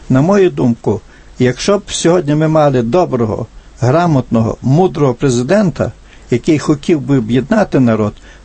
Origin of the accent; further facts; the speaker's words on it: United States; Ukrainian is a second language; moved away as an adult; now in Kyiv, Ukraine; Я зі США живу тут 20 років вже в Києві. Ніколи дослівно я не знаю російської мови, виступаю українською.